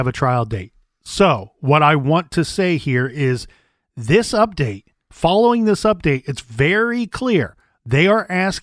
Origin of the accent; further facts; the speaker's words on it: Columbus, Ohio, United States; I know from growing up, born and raised in Columbus, here in Columbus